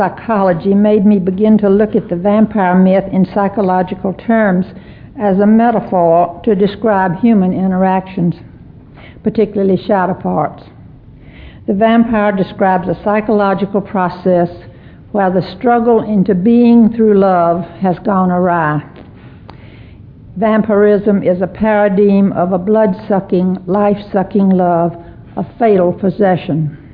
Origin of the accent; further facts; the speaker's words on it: the South, United States; accent: Southern; if you have difficulty either hearing me or understanding my Southern accent, please let me know.